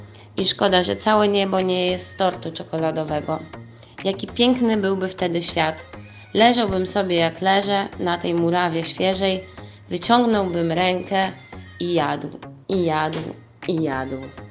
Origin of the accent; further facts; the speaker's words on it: Poland; Italian is a second language; now in Padua, Italy; vengo dalla Polonia, ma dal più o meno ottobre vivo a Padova.